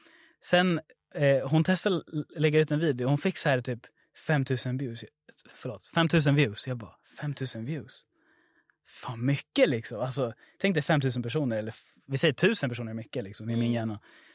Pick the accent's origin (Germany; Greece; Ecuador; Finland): Ecuador; now in Sweden; Jag var i Ecuador, mitt hemland.